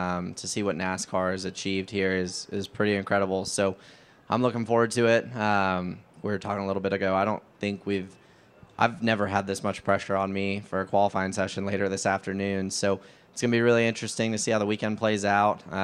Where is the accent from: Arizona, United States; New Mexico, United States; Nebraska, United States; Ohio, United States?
Arizona, United States; Tucson; Obviously, I'm from Tucson, so West Coast-ish, and I grew up coming to Southern California to race about every weekend, so always cool to come out here.